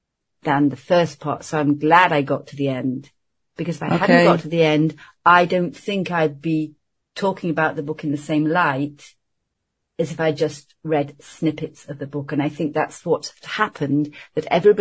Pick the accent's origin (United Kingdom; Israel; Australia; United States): United Kingdom; It's the identity of who we are as the British.